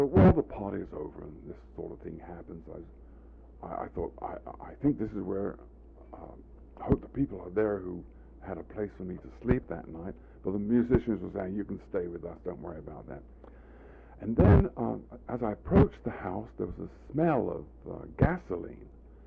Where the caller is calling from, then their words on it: Los Angeles, California, United States; I'm calling him from Los Angeles, from USC.